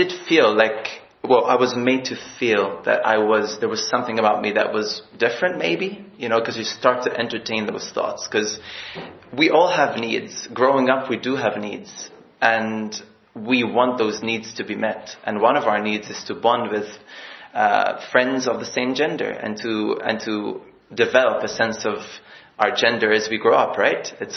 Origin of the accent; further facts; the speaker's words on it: Malta; also born or lived in France / London; I am 30 years old. … I come from Malta. I was raised in my home country. And I spent 3 years in France and 2.5 years in London.